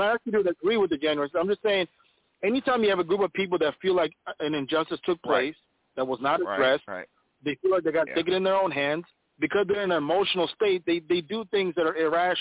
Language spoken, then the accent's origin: English; Minneapolis, Minnesota, United States; I'm from the Minneapolis-St. Paul area. My aunt's restaurant is right there in the Midway.